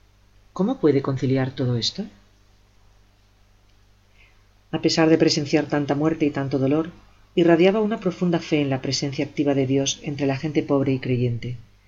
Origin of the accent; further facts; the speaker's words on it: United States; soy norteamericana y mi gobierno dio el dinero para el equipo duradero que tienen